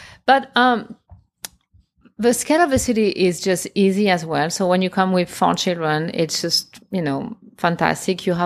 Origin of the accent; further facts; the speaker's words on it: France; I'm from France.